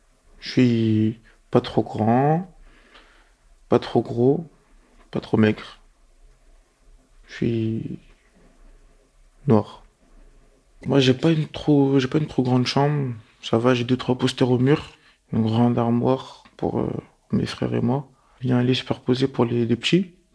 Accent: Mali; now in Paris, France; j'ai 17 ans, bientôt 18, je suis malien, j'habite à Paris, dans le 18e arrondissement

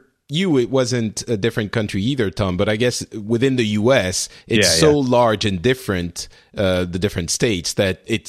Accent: France; also born or lived in Lebanon; I was born in Lebanon, where my parents left, obviously, because of the war when I was very young. We came to France, moved around.

